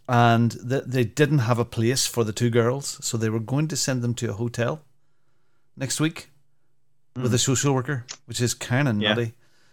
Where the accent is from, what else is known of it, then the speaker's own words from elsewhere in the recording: Cork, Munster, Ireland; How's it going, boy? I'm from Cork. How you doing?